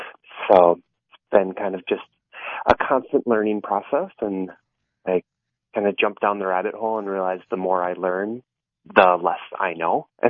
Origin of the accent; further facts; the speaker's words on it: Midwest, United States; I'm from the Midwest, so I talk about silos when I talk about this all the time